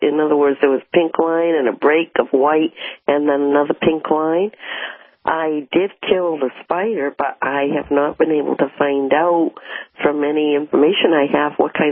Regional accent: South Dartmouth, Massachusetts, United States; I'm from South Dartmouth, near Paydown Village. I'm by the salt water.

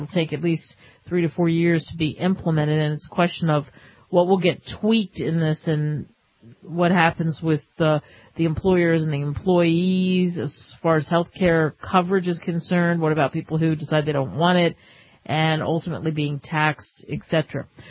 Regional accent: New Jersey, United States; I mean, even growing up in New Jersey in the Philadelphia area, those slick, you know, like that black ice.

